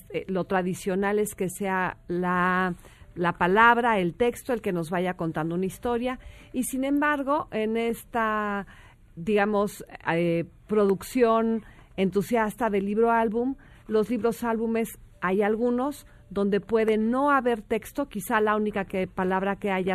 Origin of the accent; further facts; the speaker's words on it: Mexico; siendo mexicano, sí, lo amo, sí, porque amo, es sí. Mexicano.